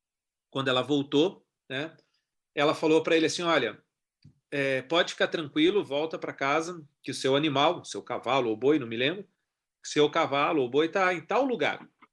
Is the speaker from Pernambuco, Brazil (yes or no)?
no; Cruzília, Minas Gerais, Brazil; born there; Eu nasci na cidade de Cruzília, no sul de Minas Gerais, né? Então, é onde eu nasci.